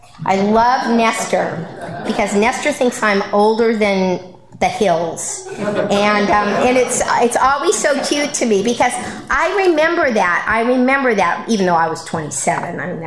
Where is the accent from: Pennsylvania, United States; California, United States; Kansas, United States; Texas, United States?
California, United States; Los Angeles; now in Santa Clarita, United States; I moved out to Santa Clarita, and it was like culture shock to me because I was from the West Side where you had a billion meetings a day everywhere.